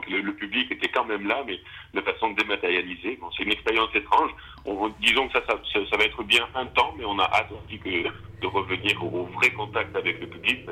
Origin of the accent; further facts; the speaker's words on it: Occitanie, France; Je suis né dans une roulotte en itinérance, mais après, j'ai grandi quand même dans le Tarn, dans la région toulousaine. Et puis récemment, là, depuis 4 ou 5 ans, avec Diane, on a choisi de venir se réinstaller au Pays Basque.